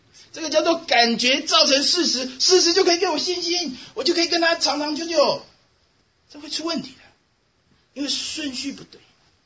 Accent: Taipei, Taiwan; 我是台北人，台北人是城市人，就我们今天讲的北京上海人，眼界比较高一点。

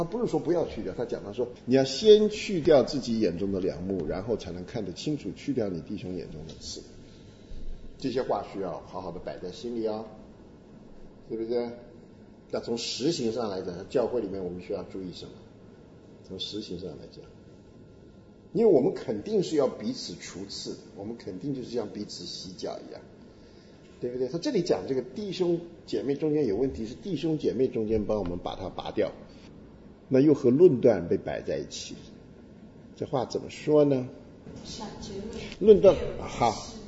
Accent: Taiwan; 我们都在眷村长大，所以你什么口音我都听得懂

